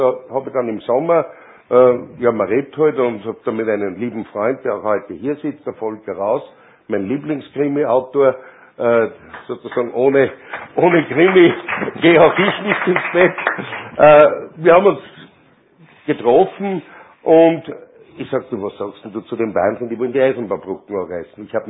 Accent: Linz, Upper Austria, Austria; ich bin ein gebürtiger Linzer, Linz ist meine Heimatstadt, ich habe sozusagen die 64 Jahre meines Lebens im Wesentlichen in Linz verbracht, habe mich immer für diese Stadt auch engagiert.

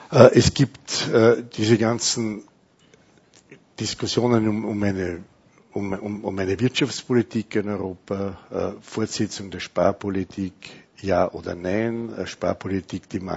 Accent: Schärding, Upper Austria, Austria; born there; ich kann mich als junger Mensch erinnern, dass ich bin in Scherding geboren

